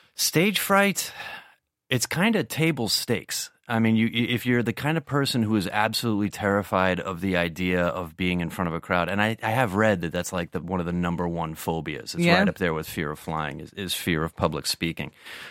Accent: Washington, D.C. area, United States; in my hometown, the suburb of D.C.

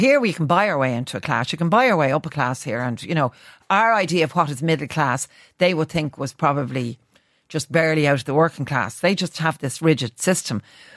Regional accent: Ireland; being Irish

